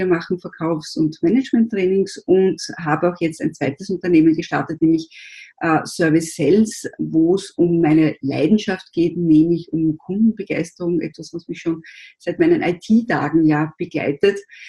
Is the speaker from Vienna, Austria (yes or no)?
yes; Vienna, Austria; born there; Ich bin 52, bin gebürtige Wienerin